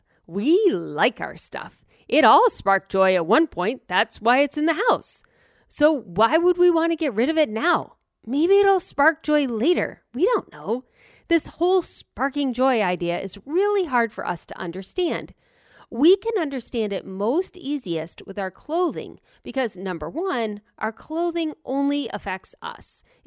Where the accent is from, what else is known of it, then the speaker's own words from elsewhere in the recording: United States; This is not something Americans can do, especially me. I'm as American as you can be as far as this is concerned.